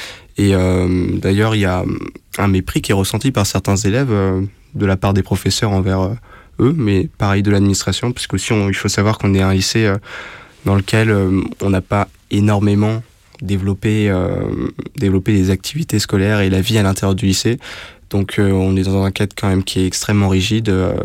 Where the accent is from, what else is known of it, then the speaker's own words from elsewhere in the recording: Montrouge, Île-de-France, France; Et je viens d'une ville qui s'appelle Montrouge, qui est une ville plutôt, on va dire, classe moyenne sup, quelque part, avec un peu de mixité sociale.